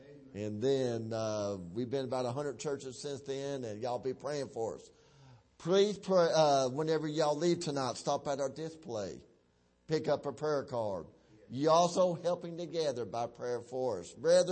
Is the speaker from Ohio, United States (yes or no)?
no; Dalton, Georgia, United States; there's a jail ministry there in my county, Whitfield County. I'm from Dalton, Georgia.